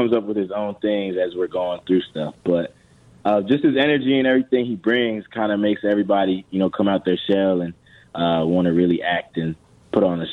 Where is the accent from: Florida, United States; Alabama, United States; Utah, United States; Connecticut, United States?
Florida, United States; I love the heat because I'm from Florida